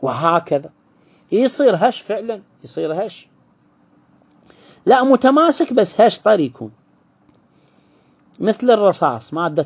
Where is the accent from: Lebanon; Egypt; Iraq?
Iraq; تتذكرون الدرهم والميت فلس اللي عندنا في العراق